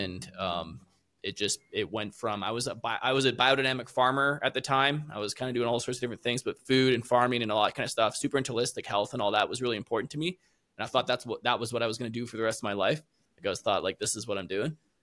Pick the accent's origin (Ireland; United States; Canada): Canada; I'm originally from Canada